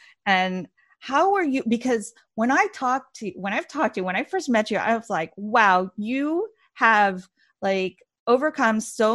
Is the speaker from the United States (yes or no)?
no; Philippines; I mean, I'm Filipino, so I understand what Millie's talking about.